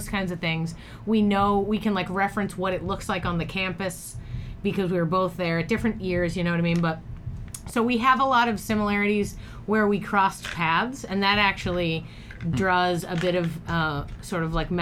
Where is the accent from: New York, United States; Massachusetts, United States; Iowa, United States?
Massachusetts, United States; Boston; also born or lived in Portland, Maine; But he grew up in Texas and I grew up in Boston, so there's definitely cultural differences with that.